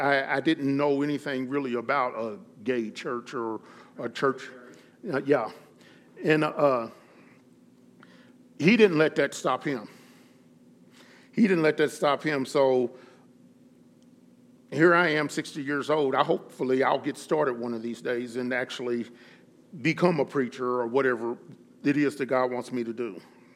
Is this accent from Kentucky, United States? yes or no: yes; Kentucky, United States; now in Utah, United States; who would think about being in Utah when I was raised in Kentucky.